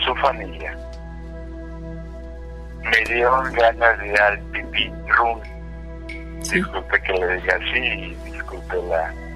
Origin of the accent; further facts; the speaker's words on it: Cerro Azul, Veracruz, Mexico; Yo soy de Cerro Azul, Veracruz